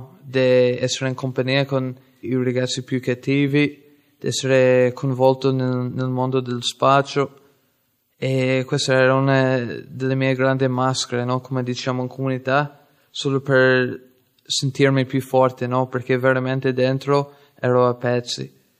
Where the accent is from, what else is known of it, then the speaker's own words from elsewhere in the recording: Ireland; ho 23 anni, vengo dall'Irlanda.